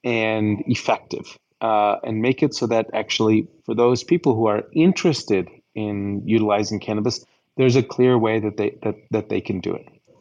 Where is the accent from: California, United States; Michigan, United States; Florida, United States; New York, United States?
New York, United States; I'm a New Yorker. Impatience is a virtue. I don't like waiting for anything